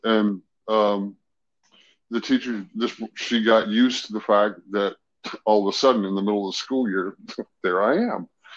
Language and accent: English; Tullahoma, Tennessee, United States; I grew up in a town called Tullahoma, Tennessee. It sits in kind of south central Tennessee in between Nashville and Chattanooga. Big Air Force, big military town.